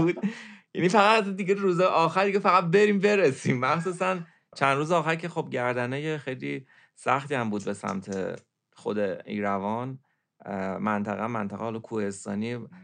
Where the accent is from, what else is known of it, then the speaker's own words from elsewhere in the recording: Iran; گفتیم آقا ما از ایران اومدیم